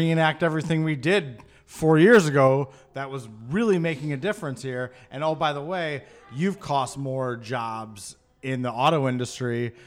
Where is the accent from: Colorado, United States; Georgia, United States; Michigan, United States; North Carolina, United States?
Michigan, United States; I'll tell you where it's at. I grew up in Michigan.